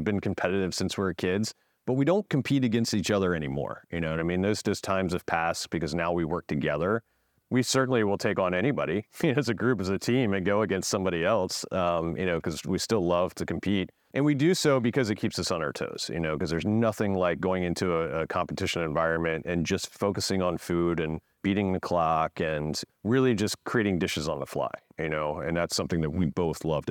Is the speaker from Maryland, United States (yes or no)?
yes; Frederick, Maryland, United States; You know, here, I grew up in Frederick, Maryland, so I'm from this area.